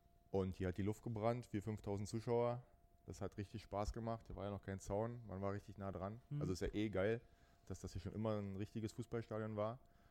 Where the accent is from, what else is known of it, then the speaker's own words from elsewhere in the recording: Potsdam, Brandenburg, Germany; Ich bin ja Potsdamer und hier aufgewachsen